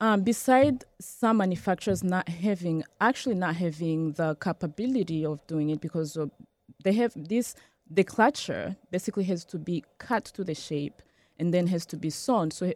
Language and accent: English; DR Congo; moved away as an adult; now in United States; I grew up in Africa. I was born in Congo. I grew up in Congo. I fetched water every morning and I had to take my shower quickly and go to school again, walk to school.